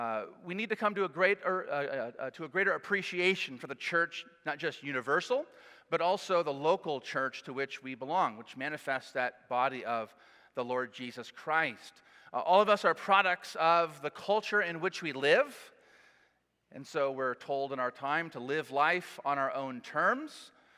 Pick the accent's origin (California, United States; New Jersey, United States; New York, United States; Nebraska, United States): California, United States; I'm a Californian, you know.